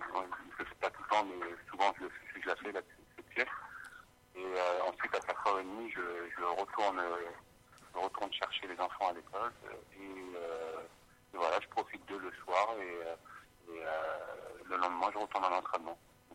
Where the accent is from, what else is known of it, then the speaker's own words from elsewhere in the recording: Le Havre, Normandy, France; je suis originaire du Havre, qui est en Haute-Normandie.